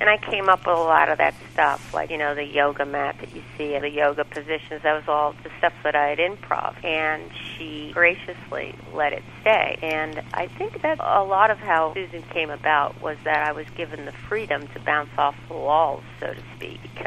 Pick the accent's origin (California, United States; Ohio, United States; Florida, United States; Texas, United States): California, United States; Oakland; also born or lived in East Bay; Yeah, I was. I was actually born in Oakland. Lived in Oakland for a few years, and then parents moved to the East Bay. That's where I went until high school.